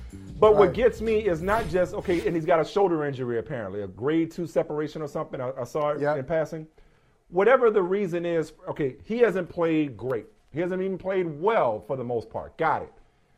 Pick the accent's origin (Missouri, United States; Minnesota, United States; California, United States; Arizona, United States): California, United States; San Diego; We grew up in San Diego.